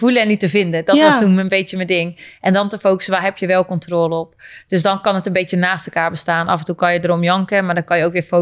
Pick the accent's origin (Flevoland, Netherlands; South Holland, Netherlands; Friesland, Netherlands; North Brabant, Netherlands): Friesland, Netherlands; ja, ik ben Fries en in topsporter